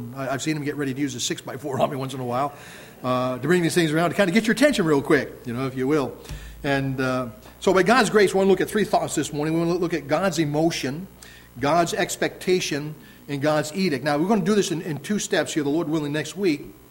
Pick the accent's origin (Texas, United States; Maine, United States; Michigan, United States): Maine, United States; Bridgton; I remember as a kid growing up in Bridgeton, Maine